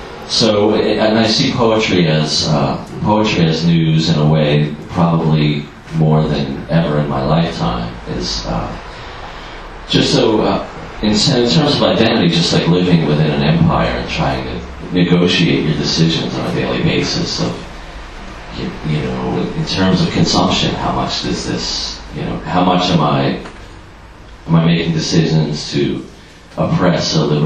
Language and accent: English; Philadelphia, Pennsylvania, United States; Where I'm from, geographically and ethnically, I grew up in Southwest Philadelphia, and I grew up during the busing era